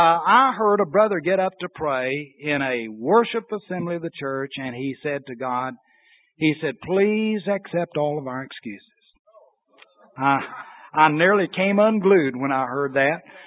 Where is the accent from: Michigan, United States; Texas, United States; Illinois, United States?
Texas, United States; Corsicana; And I'll use my hometown as an example of that. Corsicana has a day called Derrick's Day